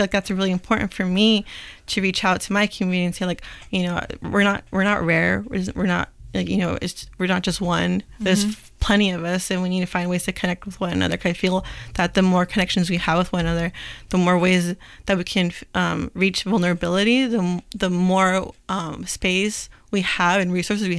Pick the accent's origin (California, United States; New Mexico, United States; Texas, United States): California, United States; Yeah, but I grew up closer to the desert, so like Joshua Tree, Palm Springs, than LA.